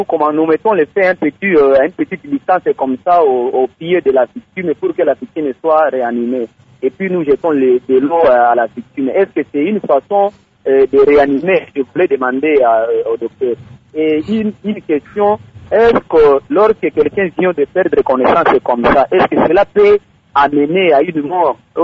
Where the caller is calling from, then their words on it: Kindu, Maniema, DR Congo; En principe, c'est ce que nous faisons ici chez nous à Kindou.